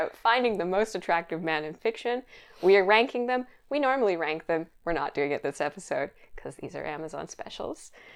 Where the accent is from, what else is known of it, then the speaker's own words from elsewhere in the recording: Canada; I'm Canadian